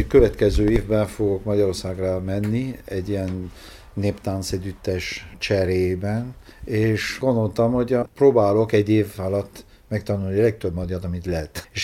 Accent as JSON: {"language": "Hungarian", "country": "France", "second_language": "Hungarian", "said": "Mindenketten franciák vagyunk, occitán kisebbségből."}